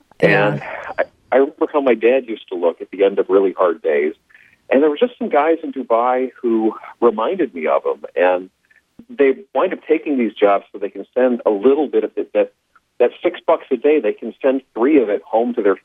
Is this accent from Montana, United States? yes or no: no; Ohio, United States; I grew up working class in Ohio.